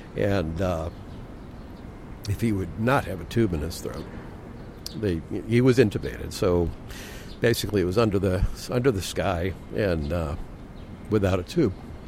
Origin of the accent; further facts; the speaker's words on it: Medfield, Massachusetts, United States; from Medfield.